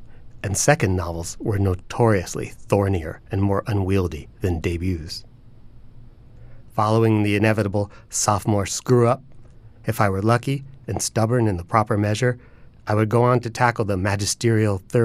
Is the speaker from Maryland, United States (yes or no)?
yes; Columbia, Maryland, United States; And that when I grew up in Columbia, Maryland, there was this family.